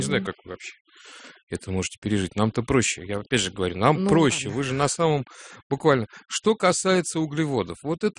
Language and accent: Russian; Moscow, Russia; accent: Moscow akanye; А слышно, как мы акаем? Да, я просто москвич, поэтому мне сложно.